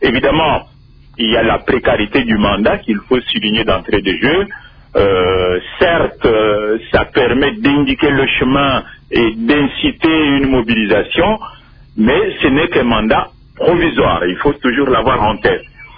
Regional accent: DR Congo; quand on est congolais

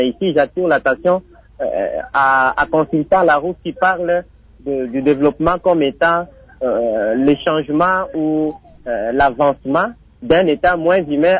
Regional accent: Kisangani, Tshopo, DR Congo; ici chez nous à Kisangani

